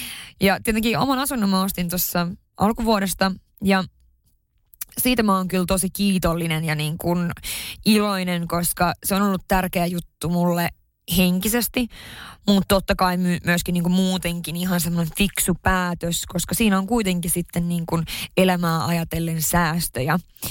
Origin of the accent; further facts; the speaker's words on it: Haparanda, Norrbotten County, Sweden; mä oon pohjoisesta kotoisin, tarkemmin Haaparannasta. Siellä siis asuu se joku, mitä, 10-15 000 ihmistä. Ja siellä on kuitenkin asunut siihen lukiovuosiin saakka